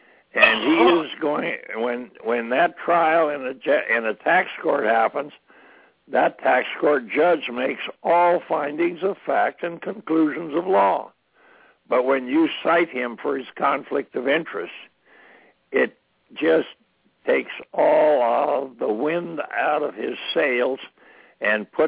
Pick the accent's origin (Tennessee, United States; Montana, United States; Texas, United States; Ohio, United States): Montana, United States; when I was still back in my home state of Montana.